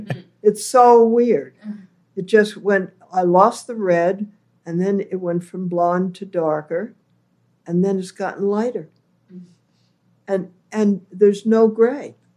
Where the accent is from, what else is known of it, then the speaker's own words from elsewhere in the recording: Cleveland, Ohio, United States; born there; I was born in Ohio, Cleveland, and 3 years later, my mother and father were born in New York.